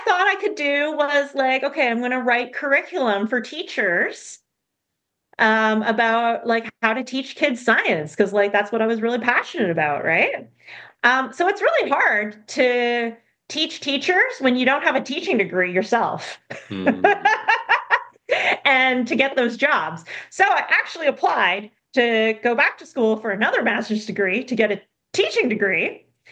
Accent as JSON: {"language": "English", "town": "Vancouver", "region": "British Columbia", "country": "Canada", "moved": "as an adult", "lives_now": "Toronto, Canada", "said": "So I moved to Toronto, actually. I'm from Vancouver, which is on the west coast of Canada. And I moved to Toronto for graduate school"}